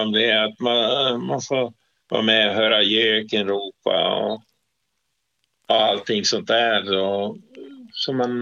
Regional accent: Gotland, Sweden; jag kommer från Gotland och jag har ju gjort min militärtjänst där på Gotland, ja.

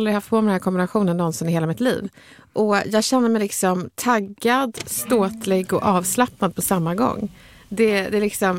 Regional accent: Stockholm County, Sweden; accent: Stockholm Swedish; Och sen så brukar jag också lida av att jag pratar stockholmska. Det är ju Sveriges minst uppskattade dialekt.

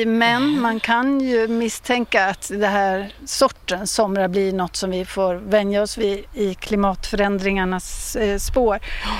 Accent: Uppland, Sweden; alla gräsmattor i alla fall i Uppland där jag kommer ifrån

